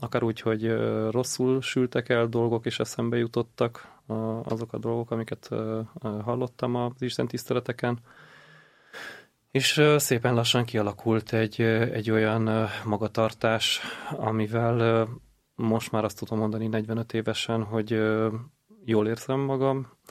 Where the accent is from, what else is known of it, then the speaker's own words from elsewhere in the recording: Transylvania, Romania; now in Hungary; Én erdélyi származású vagyok, és úgy kerültem át Magyarországra.